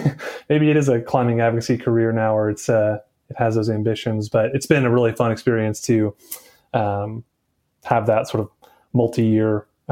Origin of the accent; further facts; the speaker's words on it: North Carolina, United States; I'm from the Southeast. Originally, I sort of grew up between North and South Carolina.